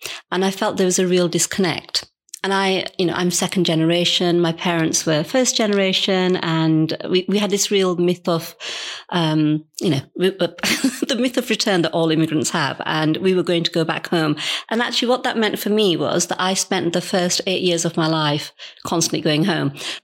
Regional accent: Halifax, Yorkshire and the Humber, United Kingdom; So I grew up in Halifax, so I have to confess I'm not a native Bradfordian.

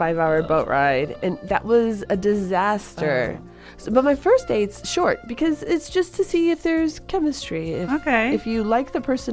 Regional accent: Chicago, Illinois, United States; I'm actually from Chicago.

